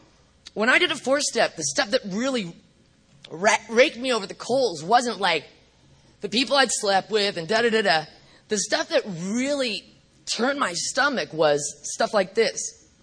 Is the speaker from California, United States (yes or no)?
yes; California, United States